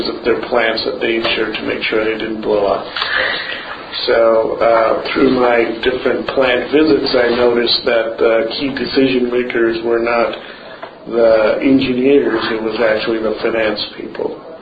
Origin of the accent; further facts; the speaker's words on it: Washington, District of Columbia, United States; So Washington, I grew up in Washington. I went to high school. My parents are here